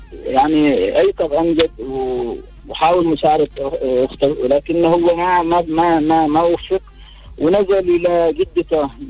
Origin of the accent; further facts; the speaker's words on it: Oman; بلادنا عمان الحبيبة